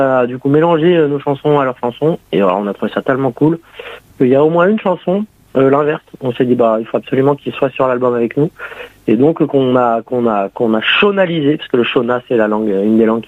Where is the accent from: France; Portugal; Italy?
Portugal; also born or lived in Spain; Moi, j'ai grandi au Portugal et en Espagne.